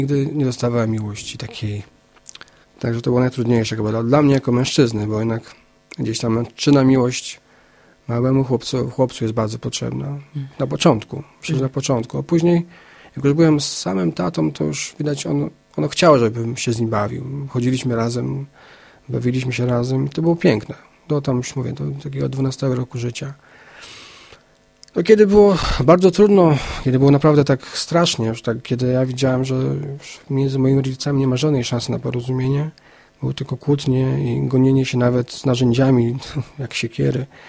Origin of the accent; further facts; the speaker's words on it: Tychy, Silesian Voivodeship, Poland; born there; Tak, mieszkam, tak, urodziłem się w Tychach, dokładnie w takiej w zasadzie dzielnicy Tychów Wilkowyje.